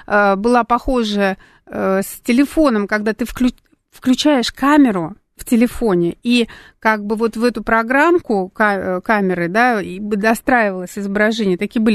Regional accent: Moscow, Russia; мы москвичи, богатые люди.

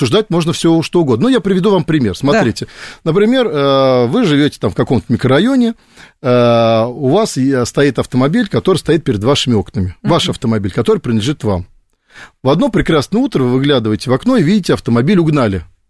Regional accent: Moscow, Russia; как житель Москвы, коренной житель Москвы

